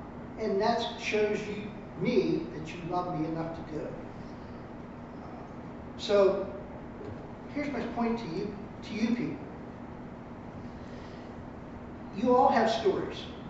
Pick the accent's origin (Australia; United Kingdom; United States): United States; Fort Hood, Texas; born there; Well, I was born in Fort Hood, Texas. So I thought, I got to go back to my home state and help these people after their hurricane.